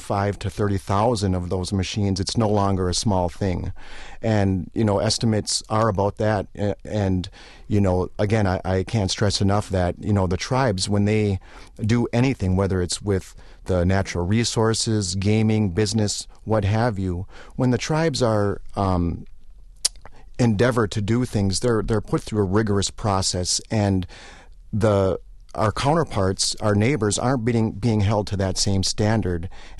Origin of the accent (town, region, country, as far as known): Wisconsin, United States